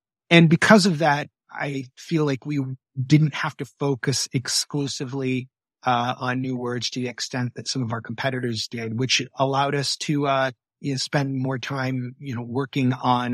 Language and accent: English; Michigan, United States; It's funny because I remember the part of the country I'm from, I grew up in Michigan.